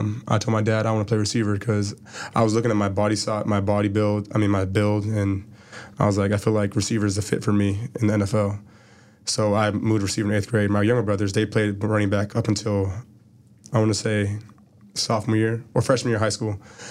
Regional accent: United States; first language German; English is a second language; Yeah, even though German was my first language, I grew up in the United States.

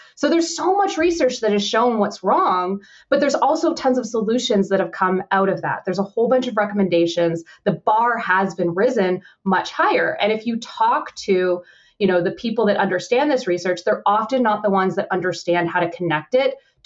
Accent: Canada; I'm Canadian. I'm a mom of two, an 11 and 6-year-olds that are crazy full of energy.

